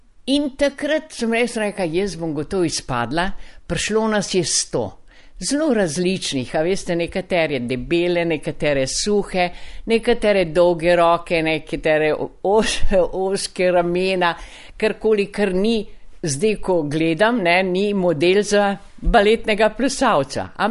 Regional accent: Kruševac, Šumadija and Western Serbia, Serbia; Slovenka sem, ampak rojena sem dol v Kruševcu v južni Srbiji.

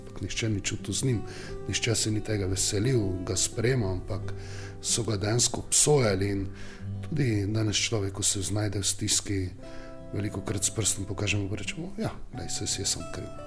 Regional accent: Styria, Slovenia; čeprav smo Štajerci vesele narave

